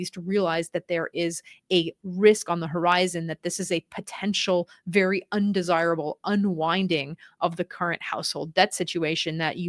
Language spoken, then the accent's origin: English; Canada; what does that mean for us as Canadian investors?